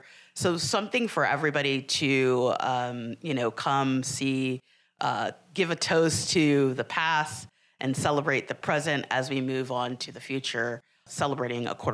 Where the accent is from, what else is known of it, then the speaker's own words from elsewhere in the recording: Philadelphia, Pennsylvania, United States; So I'm born and raised in Philadelphia, so pop culture has always been in my DNA. I've been brought up in the 1970s when hip-hop was prevalent.